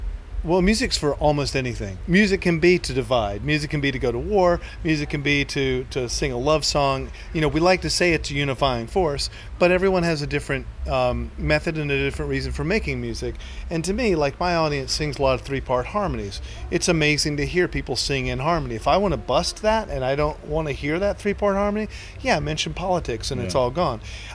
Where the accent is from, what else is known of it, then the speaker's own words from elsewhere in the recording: the South, United States; Yeah, and I grew up in the South, and the working class South at that.